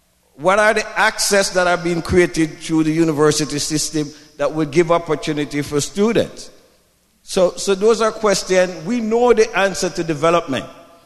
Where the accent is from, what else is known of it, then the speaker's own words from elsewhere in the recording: Jamaica; now in Canada; When I came from Jamaica